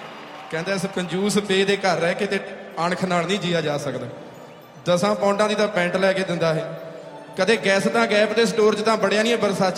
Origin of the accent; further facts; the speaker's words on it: Punjab, India; moved away as an adult; ਅਸੀਂ ਜਿਹੜੇ ਪੰਜਾਬ ਤੋਂ ਜੰਮ ਪਲ ਕੇ ਇੱਧਰ ਆਏ ਹਾਂ, ਵੱਡੇ ਹੋ ਕੇ ਆਏ ਹਾਂ